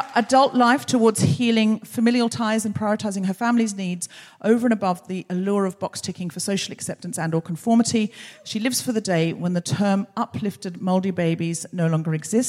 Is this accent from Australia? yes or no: yes; Australia; I'm from Australia